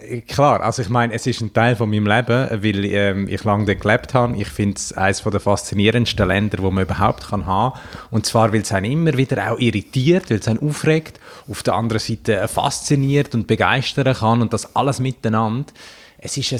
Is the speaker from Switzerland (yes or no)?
yes; Davos, Grisons, Switzerland; Ja gut, gell, also jetzt bin ich auch von Davos, was auch ein grosser Tourismusort ist